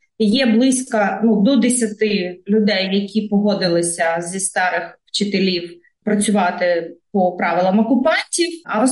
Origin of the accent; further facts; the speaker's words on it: Crimea, Ukraine; moved away as an adult; Так як я сама з Криму з 14 року виїхала звідти через окупацію